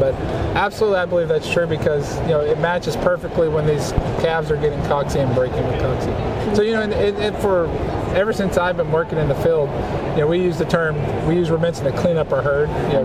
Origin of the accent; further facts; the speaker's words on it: Southern US, United States; certainly where I grew up in the South, that, you know, we feed cake or cubes.